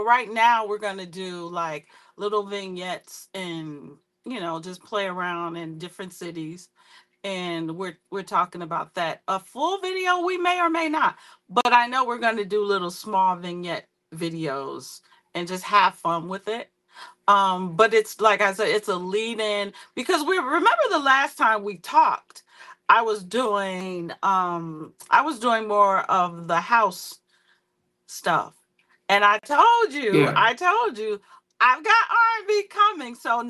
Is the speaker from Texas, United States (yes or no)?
no; Chicago, Illinois, United States; And then, you know, I'm from Chicago, so I gotta put a little touches of house in there here.